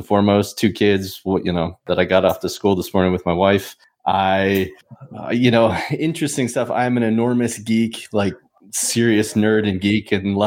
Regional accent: California, United States; I grew up eventing on the West Coast, though, in California.

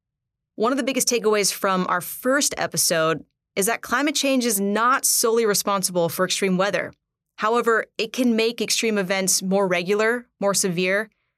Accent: Seattle, Washington, United States; I'm a bandwagon fan, even though I'm from Seattle.

